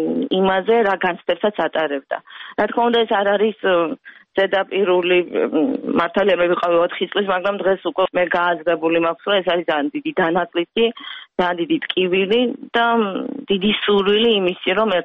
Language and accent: Georgian; Gagra, Abkhazia, Georgia; born there; ხშირად როცა მეკითხებიან საიდან ვარ, თქვათ ევროპაში, აღნიშნავ, რომ დავიბადე გაგრაში, აფხაზეთში.